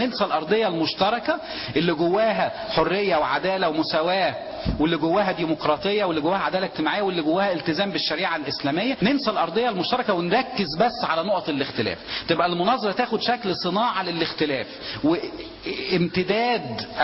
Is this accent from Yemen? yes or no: no; Egypt; لان نظام رئاسي صنع عندنا في مصر